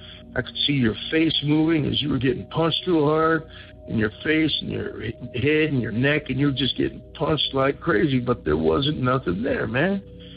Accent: Arizona, United States; Yes, I am full-blooded Native American. And I am from Indian Reservation in Arizona.

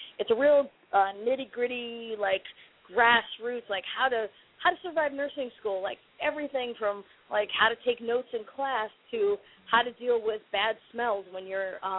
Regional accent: Midwest, United States; And I am a Midwesterner, you know

